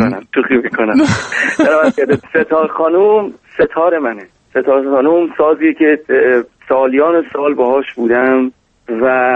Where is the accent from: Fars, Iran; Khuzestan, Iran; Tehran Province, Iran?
Tehran Province, Iran; Tehran; born there